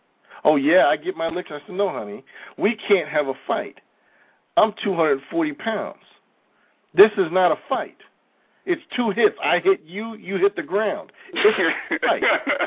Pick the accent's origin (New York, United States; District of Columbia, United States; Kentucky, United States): New York, United States; You know, I mean, I grew up in New York.